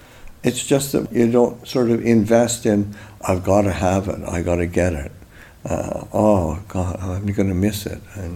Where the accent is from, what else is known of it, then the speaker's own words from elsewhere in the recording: Canada; I'm Canadian, grew up Canadian